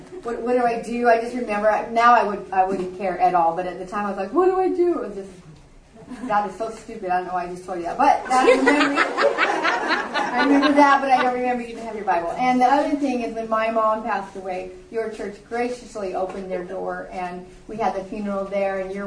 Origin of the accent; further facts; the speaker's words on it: La Mirada, California, United States; now in Marietta, United States; So we've been here about 25 years, and I grew up in La Mirada. My family, my dad actually still lives in La Mirada